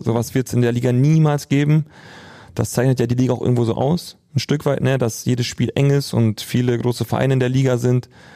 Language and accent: German; North Rhine-Westphalia, Germany; Wir kommen aus dem Ruhrpott, ne, oder?